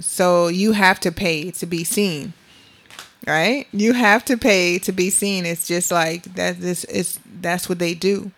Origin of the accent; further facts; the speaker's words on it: Beaufort, South Carolina, United States; My why is to give back to my hometown of Beaufort, South Carolina.